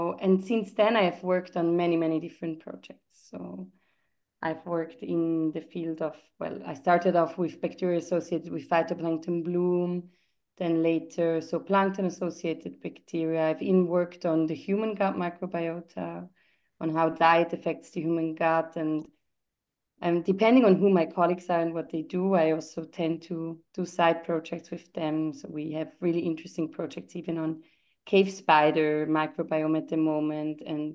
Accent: Switzerland; also born or lived in Australia / Portugal; I am Swiss. So my parents are Swiss. And I moved around a lot as a child, actually. I was not growing up in Switzerland all the time. I lived in Australia when I was small and in Portugal.

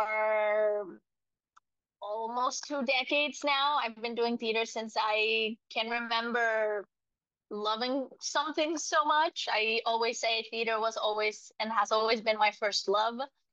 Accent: Mexico; I grew up in Mexico.

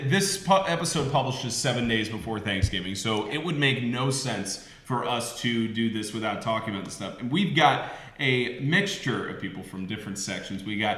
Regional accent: the South, United States; You know, I'm from the South.

